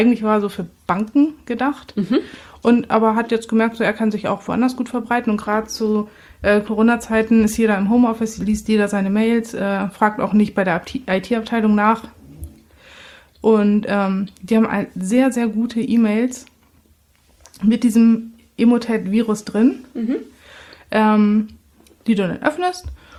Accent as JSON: {"language": "German", "region": "Northern Germany", "country": "Germany", "said": "für mich als Norddeutsche"}